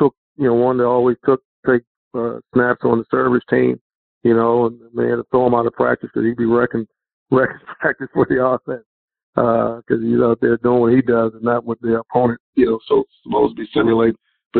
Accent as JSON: {"language": "English", "town": "Baltimore", "region": "Maryland", "country": "United States", "tie": "born or raised there", "said": "The one place I haven't worked in was my hometown, and that's Baltimore."}